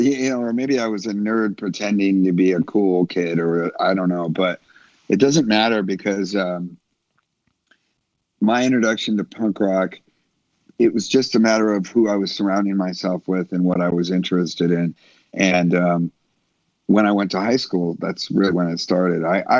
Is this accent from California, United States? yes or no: yes; Goleta, California, United States; also born or lived in Camarillo; This is where I grew up. I grew up in Camarillo, then Santa Barbara, in a town called Goleta